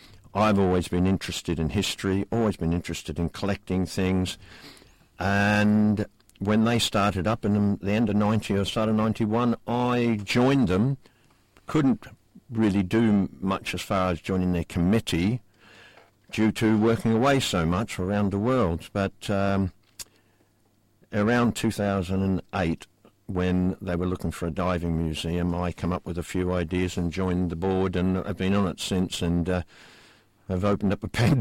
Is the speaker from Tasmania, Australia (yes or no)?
no; Melbourne, Victoria, Australia; moved away as an adult; now in United Kingdom; I was born in Melbourne, Australia, grew up there, and my family's still there. Went off to see the world, landed in the UK